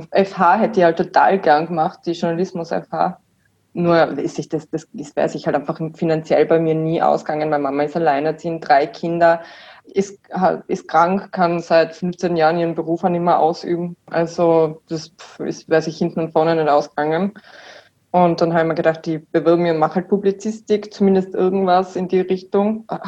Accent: Wattens, Tyrol, Austria

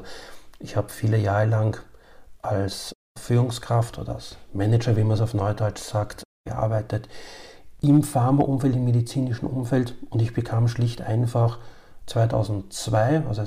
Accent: Vienna, Austria; now in Germany; ich lebe seit 20 Jahren ja in Deutschland und ich komme ursprünglich also aus Österreich, aus Wien, also aus der Hauptstadt, der einzigen großen Stadt in Österreich.

